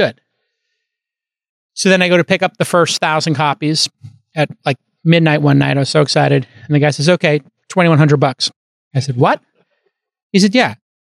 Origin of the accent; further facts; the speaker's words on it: New York City, New York, United States; growing up in Brooklyn, we both grew up in Brooklyn. He was in Bensonhurst, I was in Bay Ridge.